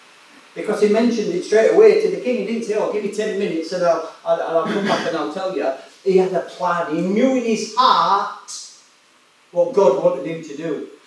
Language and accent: English; Yorkshire and the Humber, United Kingdom; now in Newport, United Kingdom; oh, no, mate, I'm from West Yorkshire, originally.